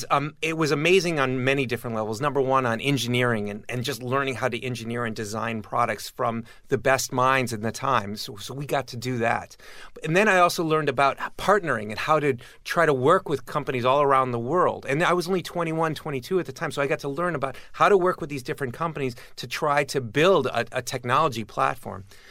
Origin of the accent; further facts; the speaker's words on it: Detroit, Michigan, United States; also born or lived in Rochester; Growing up in Detroit, yes.